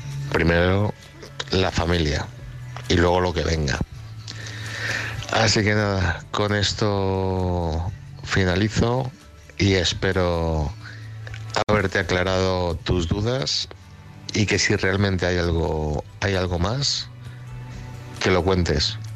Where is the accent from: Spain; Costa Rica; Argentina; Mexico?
Spain; Madrid, Community of Madrid; de Madrid.